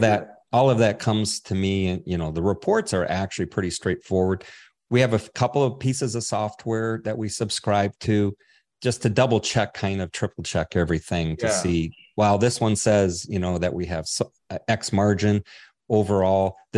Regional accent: Farmington Hills, Michigan, United States; I grew up in southeastern Michigan. I call it the ghetto part of Farmington Hills. We were like lower middle class.

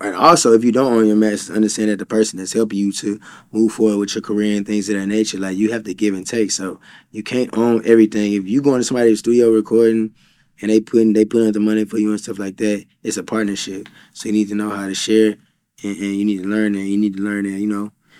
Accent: Houston, Texas, United States; I'm from Houston. We have experienced a lot of that.

